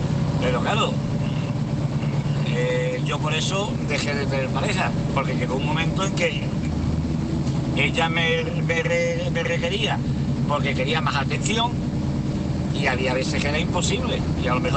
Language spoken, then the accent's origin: Spanish; Málaga, Andalusia, Spain; soy de salir de Sevilla, aunque soy de Málaga